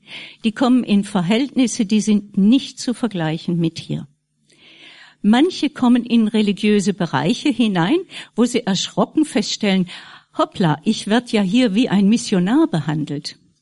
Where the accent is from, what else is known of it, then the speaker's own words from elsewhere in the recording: Friedrichshafen, Baden-Württemberg, Germany; Ich komme aus Friedrichshafen, aus Davids Heimatgemeinde.